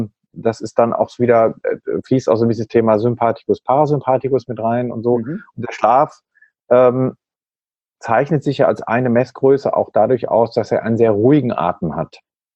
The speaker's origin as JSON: {"language": "German", "country": "Germany", "said": "Du merkst auch als Deutscher, ein bisschen peinlich, egal."}